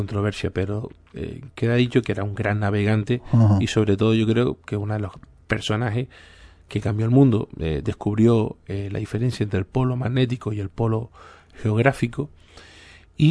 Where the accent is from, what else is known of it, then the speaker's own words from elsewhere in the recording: Alajeró, Canary Islands, Spain; el fenómeno en Alajero, muy cerca de donde yo vivo, mi pueblo, bueno, pues arriba en Alajero